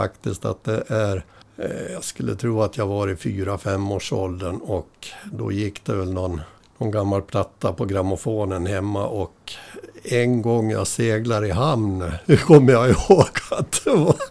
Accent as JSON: {"language": "Swedish", "town": "Äppelbo", "region": "Dalarna County", "country": "Sweden", "tie": "born there", "said": "Äppelbo, där är jag född på Malungs B, berättare sagt, och min far kommer ifrån Dala-Järna som inte ligger långt därifrån. Så att där är han uppväxt och där har jag tillbringat mycket tid som liten"}